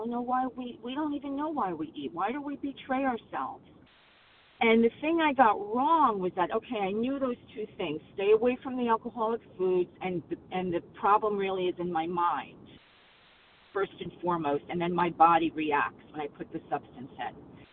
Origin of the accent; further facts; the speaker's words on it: New York, United States; Good morning. This is … I'm from New York.